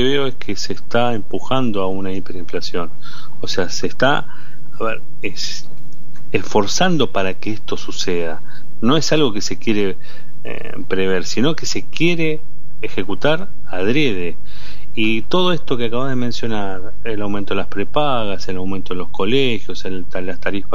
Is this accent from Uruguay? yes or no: no; Argentina; Lo preocupa como argentino, fundamentalmente, como padre de familia.